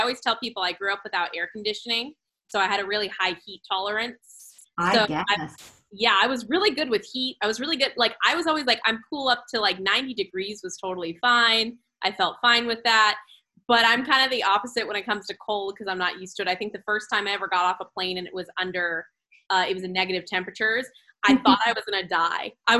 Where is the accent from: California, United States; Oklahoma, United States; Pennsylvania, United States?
California, United States; Bakersfield; I'm from Bakersfield, so I hear it's difficult.